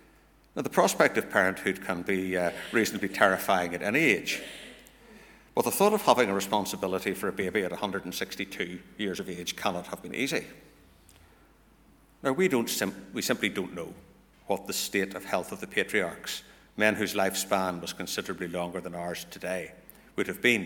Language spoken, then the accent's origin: English; Kilkeel, Northern Ireland, United Kingdom; I grew up in Kilkeel at that time, and I think it would be fair to say that a small fishing town at the foot of the Mourne Mountains was not the first place